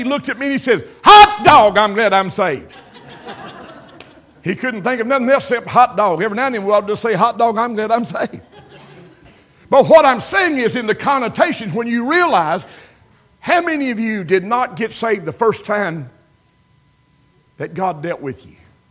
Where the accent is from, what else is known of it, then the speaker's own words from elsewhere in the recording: Crab Orchard, Kentucky, United States; moved away as an adult; But I'm a hometowner. I'm from Crab Orchard, Kentucky. I've been gone 55 years or something like that in my life.